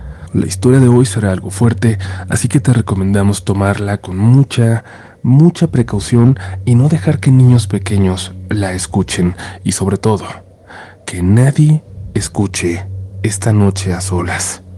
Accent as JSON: {"language": "Spanish", "region": "Chihuahua", "country": "Mexico", "lives_now": "Ciudad Juárez, Mexico", "said": "Yo soy de Chihuahua, de la capital, pero cuando decidí irme a vivir con mi ahora esposo, en aquel entonces mi novio, él me propuso movernos a la frontera"}